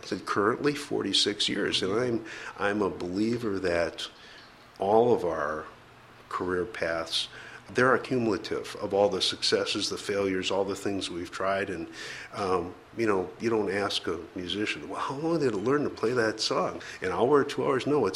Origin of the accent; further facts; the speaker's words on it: Milwaukee, Wisconsin, United States; That's about an hour's drive north of Milwaukee, Wisconsin, which is my hometown.